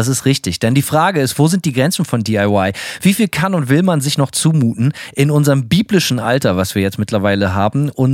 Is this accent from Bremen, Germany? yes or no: yes; Bremen, Germany; bei uns in Bremen